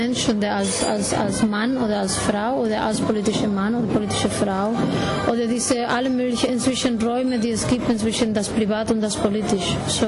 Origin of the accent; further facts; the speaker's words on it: Barcelona, Catalonia, Spain; first language Galician; German is a second language; also born or lived in Galicia; ich bin in Nordgalicien geboren, wo auch eine sehr starke Nationalidentität gibt. So, ich spreche als Muttersprache Gallego, das ist wie Portugiesisch. Bin aufgewachsen in Barcelona, trotzdem würde ich immer Migrant genannt